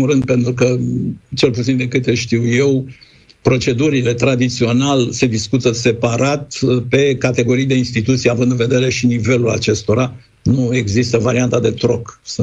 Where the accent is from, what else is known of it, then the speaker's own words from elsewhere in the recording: Romania; Ne-a insultat pe noi personal și pe noi ca români.